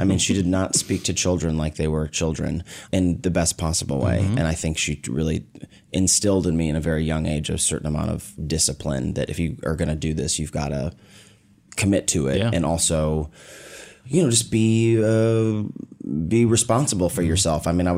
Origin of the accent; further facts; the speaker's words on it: Omaha, Nebraska, United States; born there; I was born in Omaha, Nebraska.